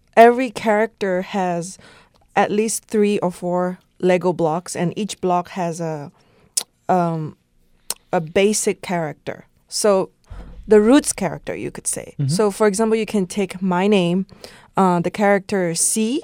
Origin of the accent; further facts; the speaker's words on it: Malaysia; first language Chinese; English is a second language; Actually, it's my mother tongue. I grew up in Malaysia.